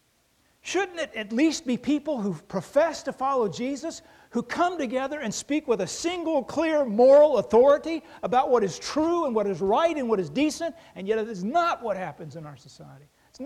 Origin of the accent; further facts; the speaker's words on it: Kentucky, United States; This is one of these snake handling churches from my home state of Kentucky.